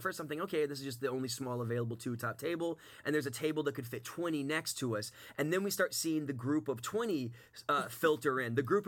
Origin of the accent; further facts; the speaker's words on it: Lakeland, Florida, United States; Well, I grew up in Lakeland, so I mean...